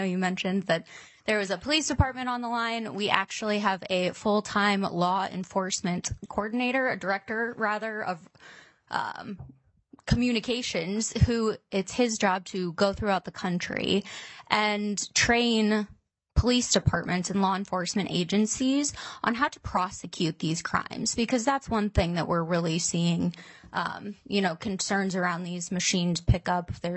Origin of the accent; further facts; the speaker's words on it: Iowa, United States; I know, for example, in Iowa, because I'm from Iowa, we do, and we operate there